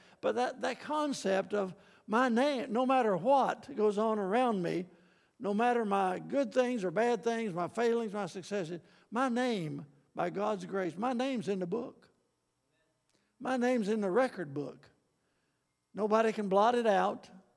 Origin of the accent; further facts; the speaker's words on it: Tennessee, United States; I was raised in East Tennessee